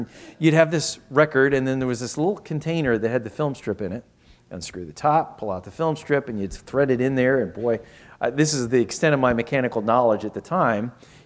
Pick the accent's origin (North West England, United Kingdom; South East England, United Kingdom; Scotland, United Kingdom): Scotland, United Kingdom; I'm Scottish.